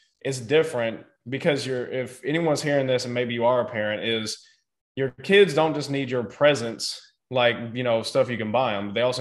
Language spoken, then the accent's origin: English; the South, United States; this thing that I think is interesting growing up in the South, especially from what I've seen, is men are expected to go to work